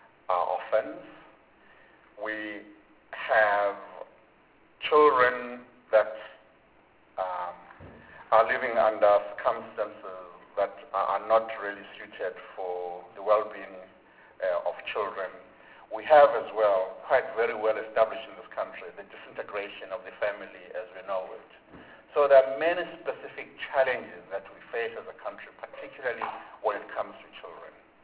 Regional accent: South Africa; if you look at our history as a South African society

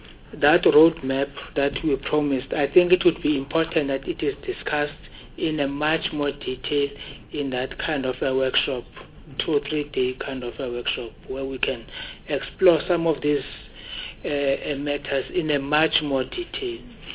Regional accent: Watville, Gauteng, South Africa; when I grew up in Watville, it was in the 90s

